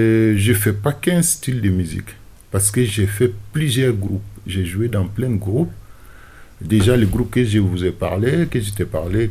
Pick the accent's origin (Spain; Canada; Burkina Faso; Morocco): Burkina Faso; now in France; Je suis burkinabé français. Je suis d'origine burkinabé et français parce que je vis maintenant en France et j'ai la nationalité française. Donc j'ai quitté l'Afrique et maintenant je suis en France. Ma vie est en France.